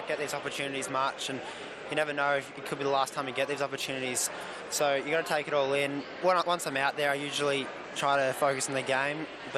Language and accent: English; Geelong, Victoria, Australia; Yeah, growing up in Geelong, you watch these players forever